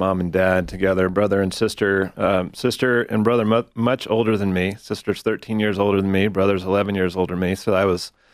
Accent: Indiana, United States; Well, I'm a Hoosier. I grew up in Indiana. And small town, rural Indiana, woods, corn, soybeans.

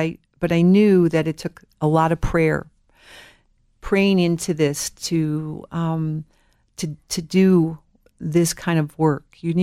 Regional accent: Chicago, Illinois, United States; born there; now in Denver, United States; I was born in Chicago and raised in the Lutheran Church. Really, I didn't really have any relationship with Jesus until I actually went to church in the city when I moved to Denver.

